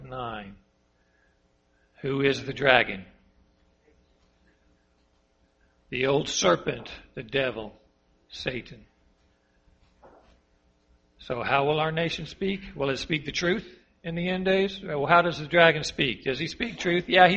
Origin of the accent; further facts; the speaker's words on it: United States; You know, I feel so fortunate to be an American. I love being American.